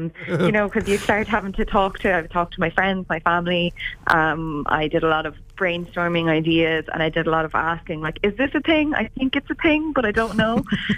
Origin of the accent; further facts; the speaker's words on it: Ballina, Connacht, Ireland; when it arrived in my hometown in Ballina in County Mayo.